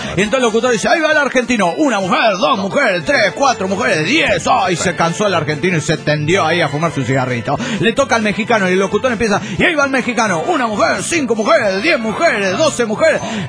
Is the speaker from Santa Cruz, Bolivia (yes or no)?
no; Tarija, Bolivia; de Tarija, Bolivia.